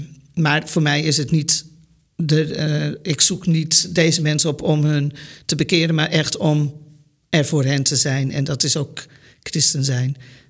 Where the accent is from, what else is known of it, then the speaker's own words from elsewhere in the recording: Netherlands; Want daar kunnen wij als Nederlander ook nog heel veel van leren.